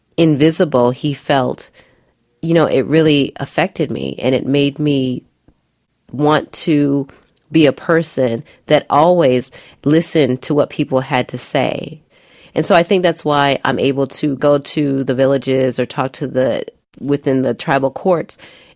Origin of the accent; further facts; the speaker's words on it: Milwaukee, Wisconsin, United States; I grew up in Milwaukee. I grew up in the projects. My mother is Korean. My father is Black.